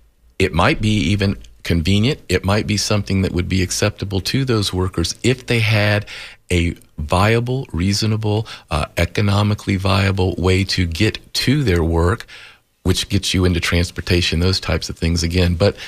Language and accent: English; Tampa, Florida, United States; as a young person growing up in Tampa from, I believe, 1954